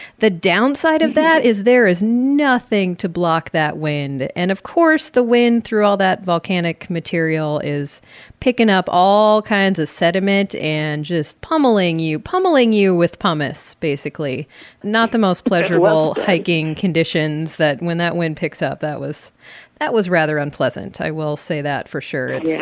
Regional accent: Alaska, United States; And I grew up in Alaska

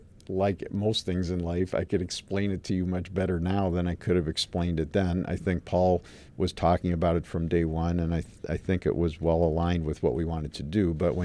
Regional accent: Chicago, Illinois, United States; moved away as an adult; now in Ann Arbor, United States; Some people already know, but I came here from Chicago to Ann Arbor to go to U of M, and I studied Russian history

